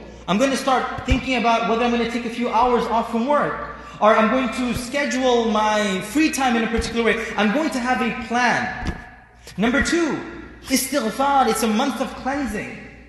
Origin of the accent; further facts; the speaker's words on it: New York, United States; now in Dallas, United States; I was born and raised in New York. Yeah, I studied in UK for 2 years.